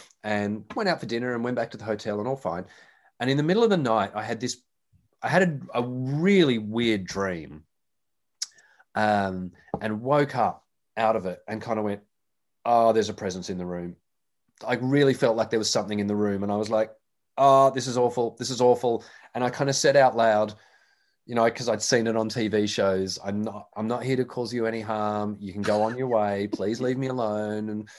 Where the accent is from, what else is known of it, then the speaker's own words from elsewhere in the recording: Sydney, New South Wales, Australia; I grew up in Sydney, and in Sydney and in New South Wales, it's more rugby league.